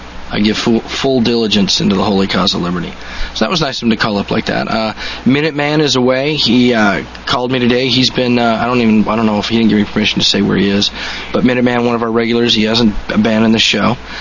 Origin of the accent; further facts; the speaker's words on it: California, United States; because we're from California.